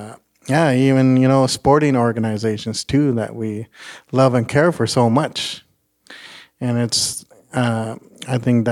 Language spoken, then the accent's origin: English; Kwantlen First Nation, British Columbia, Canada; I'm so proud I'm from Kwantlen First Nation, and that this is my history, this is mom's history